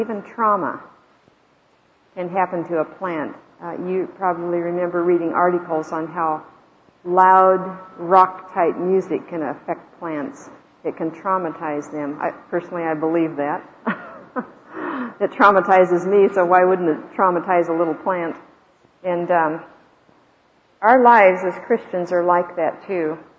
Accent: Norman, Oklahoma, United States; I'm from Norman, Oklahoma.

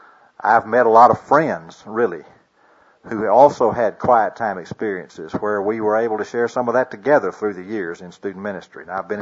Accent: McAllen, Texas, United States; I was born in Edinburgh, grew up in McAllen

